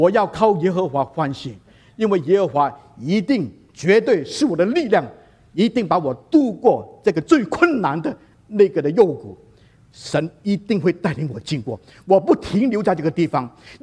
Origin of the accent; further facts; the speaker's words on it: Chaozhou, Guangdong, China; 他是潮州人啊，我也是潮州人